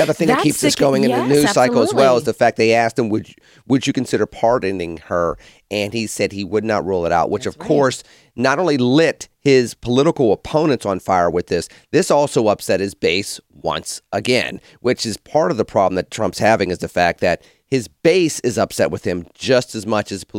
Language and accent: English; Penn Hills, Pennsylvania, United States; I'm a dude from Penn Hills.